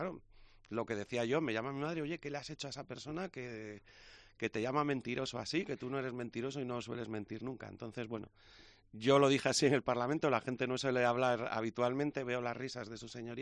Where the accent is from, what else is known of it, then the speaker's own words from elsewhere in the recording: Lamasón, Cantabria, Spain; me presenté de alcalde de mi pueblo en Lamasón